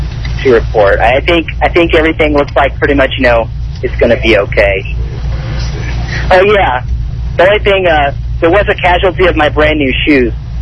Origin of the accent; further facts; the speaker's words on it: Texas, United States; You know, I grew up in Central Texas, so... I didn't really have any experience with these, you know, water-based storms.